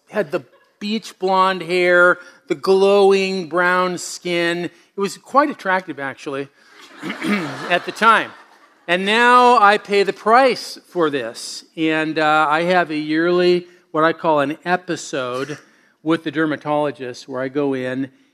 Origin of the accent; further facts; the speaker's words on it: California, United States; When I was a young guy, I grew up in Southern California basking in the rays of the warm sunshine.